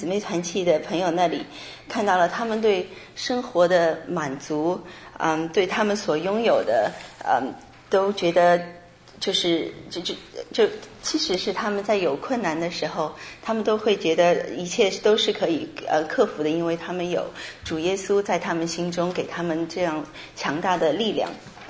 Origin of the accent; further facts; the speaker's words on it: Shanghai, China; 我是从上海来，我是出生在70年代后期